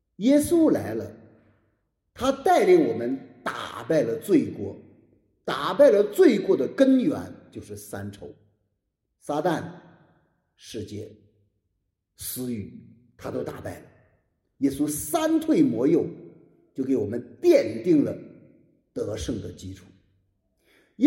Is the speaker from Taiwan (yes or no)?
no; China; 后来我们中国人呢，又把喜乐建立在什么肤浅的喜乐上